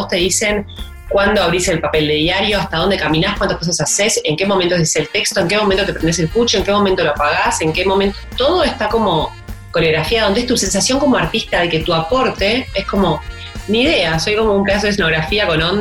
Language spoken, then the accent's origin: Spanish; Argentina; como argentinos tenemos la tendencia a etiquetar y a empaquetar